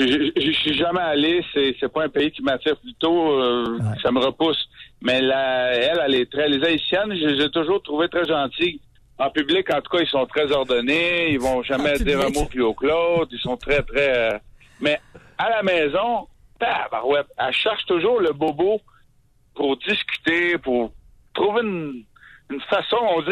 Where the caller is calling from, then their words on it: Montreal, Quebec, Canada; Je suis de Montréal, mais là, je passe par Bellechasse.